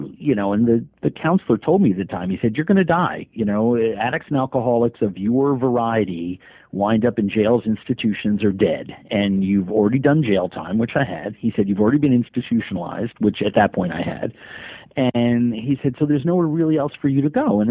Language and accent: English; New York, United States; I grew up in New York in the 60s. My dad ran a big ad agency. It was a privileged lifestyle.